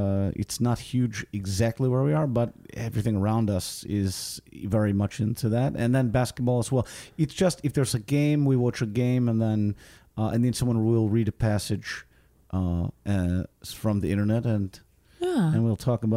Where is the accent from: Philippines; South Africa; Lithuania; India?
Lithuania; Vilnius, Vilnius County; I'm from Vilnius, Lithuania.